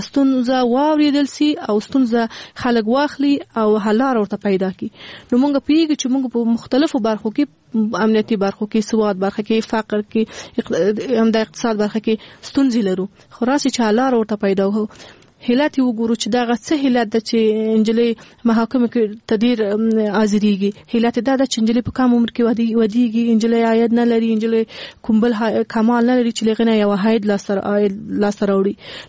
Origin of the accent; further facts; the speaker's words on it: Afghanistan; مونږ په خپل افغانستان کې پیدا شوی